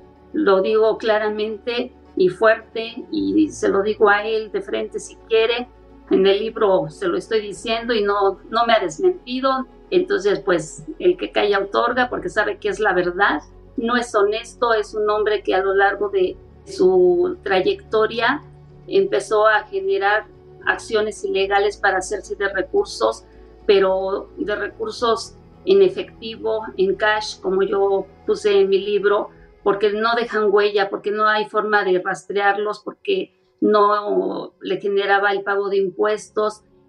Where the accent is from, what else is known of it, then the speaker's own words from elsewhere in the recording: Mexico; Nosotros como mexicanos